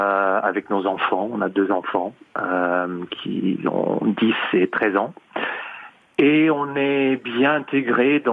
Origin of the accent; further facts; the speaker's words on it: London, United Kingdom; Je suis né à Londres. J'ai vécu presque toute ma vie à Londres, mais mon père, il est italien et ma mère française.